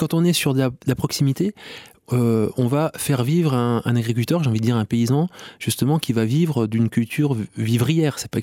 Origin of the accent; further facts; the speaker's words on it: France; même si je viens de France, ça me touche